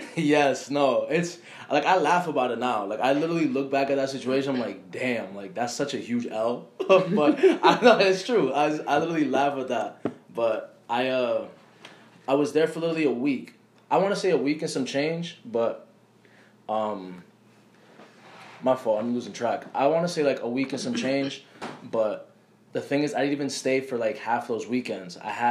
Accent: Boston, Massachusetts, United States; Back then, when I was way younger, it always was between South Boston, Dorchester. I lived in Rosendale for a few years, and it kind of just migrated always back to Dorchester.

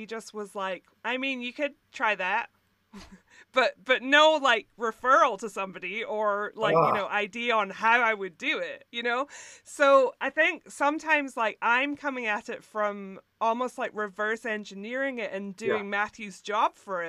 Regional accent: Scotland, United Kingdom; because I'm from Scotland, we're very self-deprecating people.

